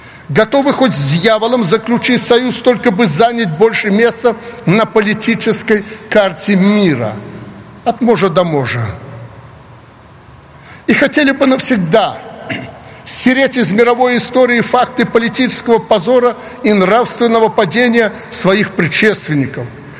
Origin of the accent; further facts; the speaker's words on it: Belarus; Мы, белорусы, не бросали соседям обвинения